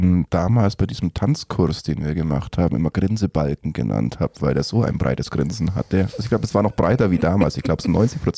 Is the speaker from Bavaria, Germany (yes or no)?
yes; Gersthofen, Bavaria, Germany; der Mo ist in Gersthofen auf Schule gegangen und ich bin in Gersthofen aufgewachsen.